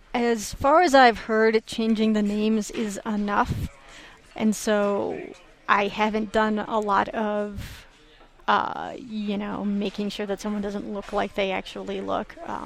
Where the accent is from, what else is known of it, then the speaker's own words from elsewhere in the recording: Santa Fe, New Mexico, United States; It's a memoir about my childhood, about growing up in Santa Fe